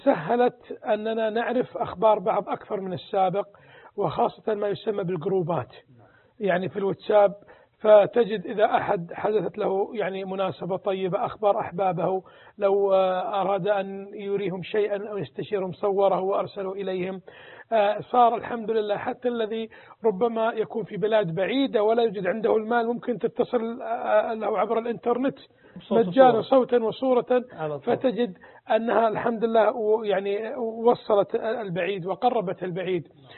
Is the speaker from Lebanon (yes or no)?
no; Saudi Arabia; بعض الأسر عندنا في السعودية